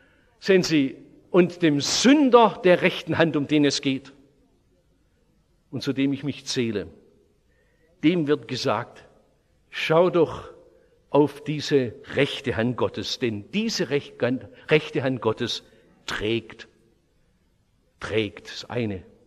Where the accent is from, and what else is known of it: Oberndorf am Neckar, Baden-Württemberg, Germany; born or raised there